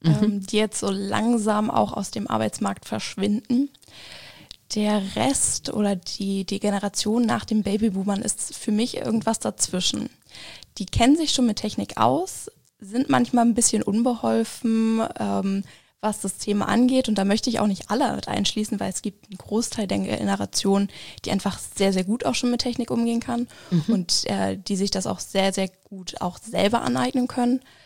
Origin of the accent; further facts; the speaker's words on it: Hamburg, Germany; born there; now in Schmalkalden, Germany; Ja, komme auch gebürtig aus Hamburg.